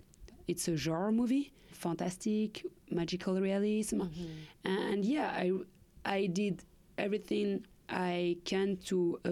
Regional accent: Paris, Île-de-France, France; It's true that I did my first movie in Africa, even if I was born and raised in Paris.

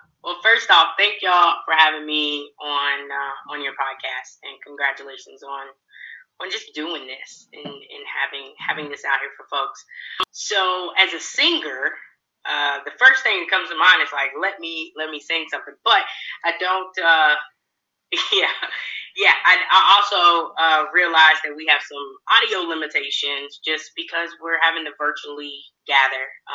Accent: Louisville, Kentucky, United States; I would like folks to know that I am from Kentucky. And I grew up in Louisville, and I'm a preacher's kid, grew up in the Black Baptist Church.

